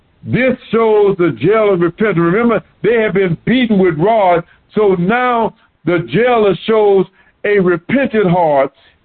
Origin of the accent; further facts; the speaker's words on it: Florida, United States; I'm from Florida. I am a Floridian.